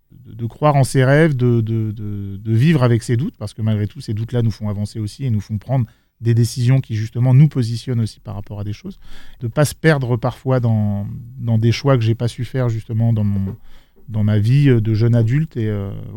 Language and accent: French; Fontenay-le-Fleury, Île-de-France, France; also born or lived in Versailles; now in Aix-en-Provence, France; je suis né à Versailles. J'ai grandi dans le 78 à Fontenay-le-Fleury. J'ai gardé ces attaches-là et j'y habitais encore jusqu'à cet été.